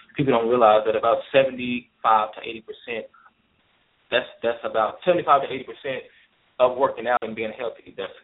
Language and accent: English; Muskogee, Oklahoma, United States; I was born and raised here in Muskogee, Oklahoma. My senior year, I moved to Fort Gibson.